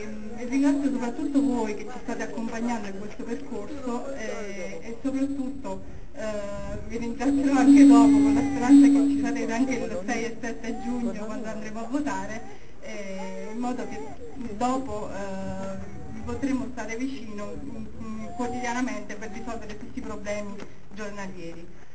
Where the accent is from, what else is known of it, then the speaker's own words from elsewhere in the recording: Campania, Italy; sono Telesina pura e precisamente chianaiola, perché sono nata e vivo sulla Piana